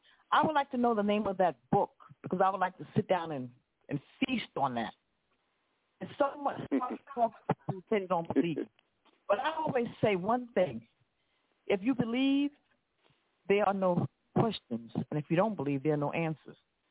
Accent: Brooklyn, New York, United States; I'm from Brooklyn.

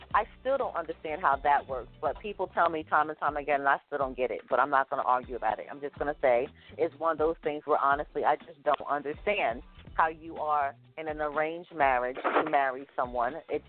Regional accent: New York, United States; me, I'm from New York. This is all I know.

